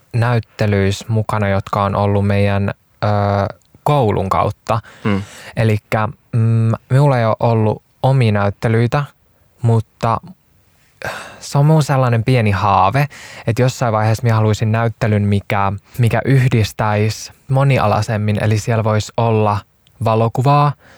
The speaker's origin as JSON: {"language": "Finnish", "town": "Imatra", "region": "South Karelia", "country": "Finland", "tie": "born there", "said": "Eli mun synnyinkaupunki Imatralle."}